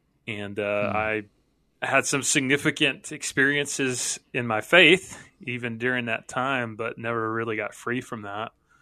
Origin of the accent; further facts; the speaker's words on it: Georgia, United States; So, man, I'm from Georgia originally. Grew up in church.